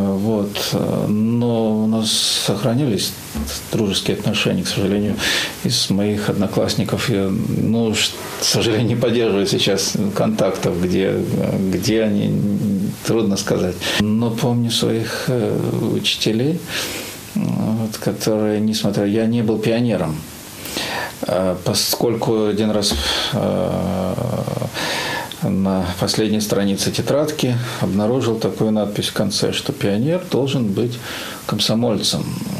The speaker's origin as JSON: {"language": "Russian", "town": "Penza", "region": "Penza Oblast", "country": "Russia", "tie": "born or raised there", "said": "для меня Пенза – это мой родной город. Я ее всегда вспоминаю, когда вспоминаю свое детство."}